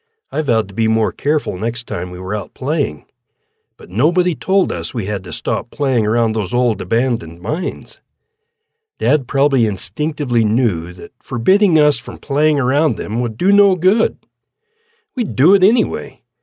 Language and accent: English; Salmon, Idaho, United States; Growing up in Salmon, Idaho, my schooling started early.